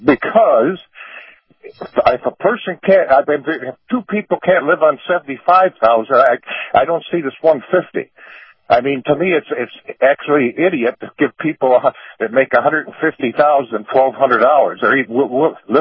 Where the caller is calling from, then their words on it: Sarasota, Florida, United States; from Sarasota.